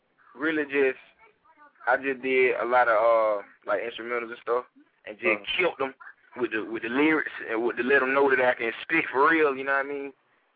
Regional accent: Georgia, United States; I'm from Georgia, you know what I mean? I ain't even been to Atlanta to go to their club.

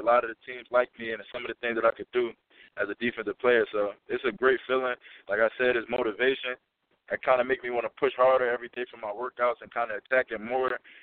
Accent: East Coast, United States; I'm from the East Coast, so you know that's second nature almost when you compete at a high level.

